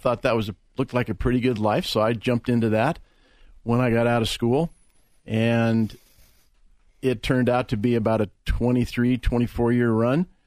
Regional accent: Colorado Springs, Colorado, United States; I was born in Colorado Springs. And never drifted far from home.

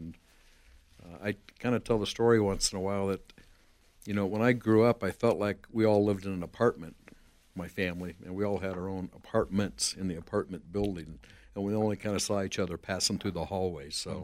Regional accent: Denver, Colorado, United States; Born and raised in Denver, Colorado. Born 1951 to a family that had three other brothers and mom and dad. Grew up a Catholic.

